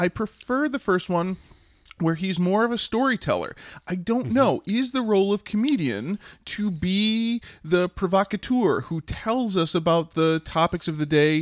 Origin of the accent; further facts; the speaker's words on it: Midwest, United States; And it made me think, as a Midwesterner, boy, can you still smoke on stage in L.A.?